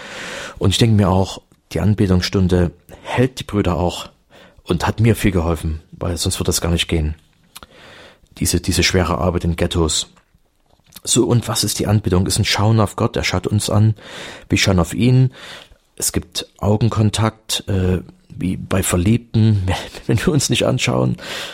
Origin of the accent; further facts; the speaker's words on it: Dresden, Saxony, Germany; Zum Beispiel jetzt Leipzig, Dresden, wo ich herkomme, fast jeden Tag, jede Woche Demonstrationen, Gegendemonstrationen.